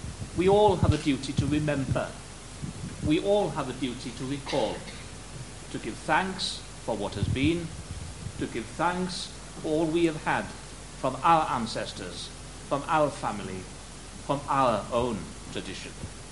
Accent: Wales, United Kingdom; he was mindful of the importance of the cultural traditions that we, as Welsh, also share with colleagues across the world.

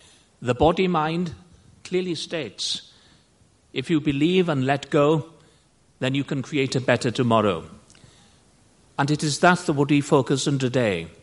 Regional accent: Wales, United Kingdom; he was mindful of the importance of the cultural traditions that we, as Welsh, also share with colleagues across the world.

